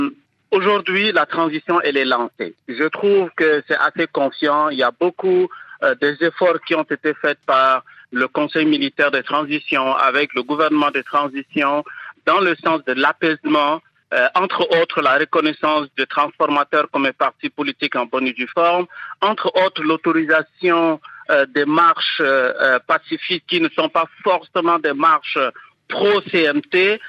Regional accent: Chad; mon souhait en tant que Tchadien

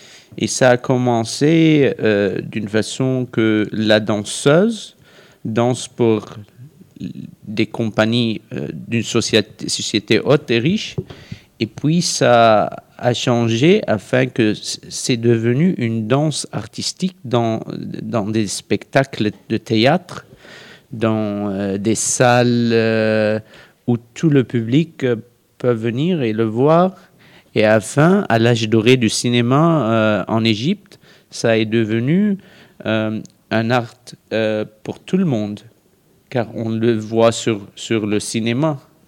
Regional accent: Lebanon; French is a second language; moved away as an adult; je viens des États-Unis, mais je suis Libanais, je suis né au Liban. Je vis au Liban pour 18 ans, et puis j'ai quitté afin de finir mes études

